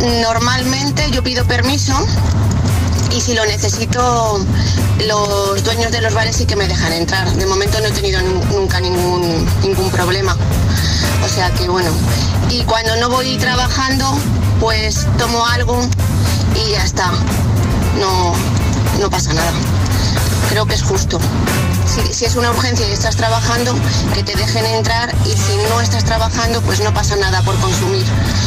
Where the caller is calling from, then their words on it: Guadalajara, Castilla-La Mancha, Spain; de Guadalajara, aunque vivo en Fuenlabrada.